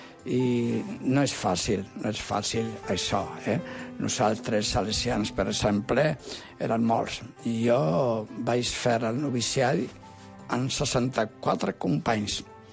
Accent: Castile and León, Spain; El meu poble, que és molt petit, un poblet de Burgos, en la zona de la Bureba

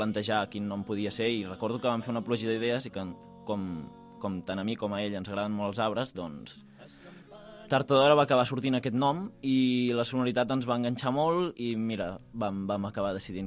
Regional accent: Reus, Catalonia, Spain; Jo sóc de Reus, no.

